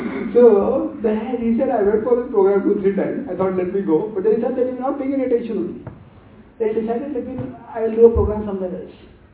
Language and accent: English; India; I'm coming from India, I'm from Brahmacharya